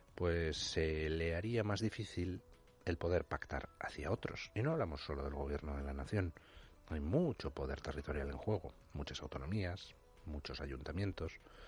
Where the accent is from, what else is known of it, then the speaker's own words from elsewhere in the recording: Spain; somos particulares los españoles